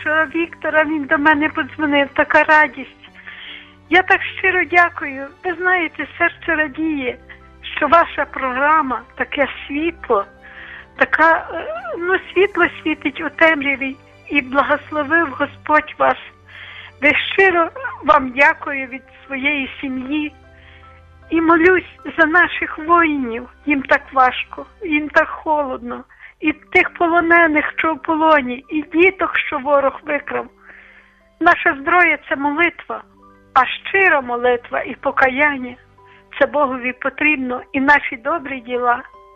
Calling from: Lviv, Lviv Oblast, Ukraine; я зі Львова.

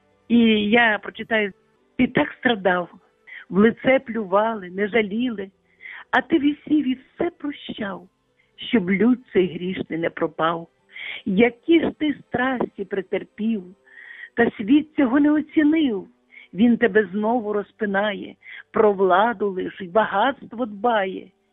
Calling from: Lviv, Lviv Oblast, Ukraine; Я зі Львова і дуже багато чую.

